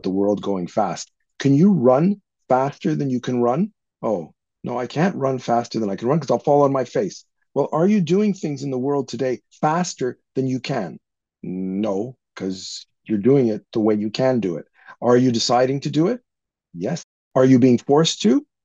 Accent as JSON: {"language": "English", "country": "Canada", "said": "I'm from Canada."}